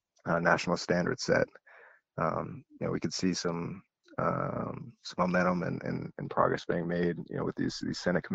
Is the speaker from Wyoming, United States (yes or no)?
no; Colorado, United States; Also in my home state, they recently passed a ballot measure, Proposition DD, which allowed sports gambling in the state of Colorado